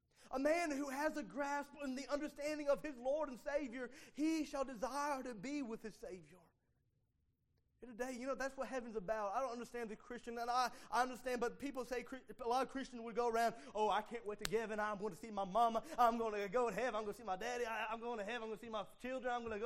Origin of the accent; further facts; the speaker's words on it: United States; born there; Well, I'm born in America, you identify me as an American.